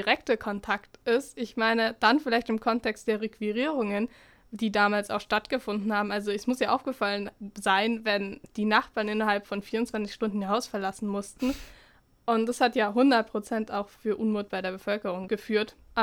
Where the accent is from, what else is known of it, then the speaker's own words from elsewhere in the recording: Landsberg, Bavaria, Germany; ich komme ja aus Landsberg, ich bin in Landsberg zur Schule gegangen